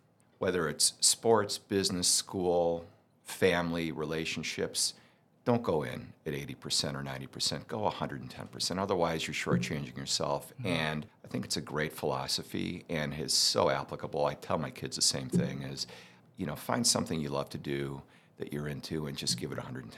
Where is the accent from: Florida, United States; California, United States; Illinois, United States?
Illinois, United States; Arlington Heights; Grew up outside of Chicago in a town called Arlington Heights, which is a northwest suburb of Illinois.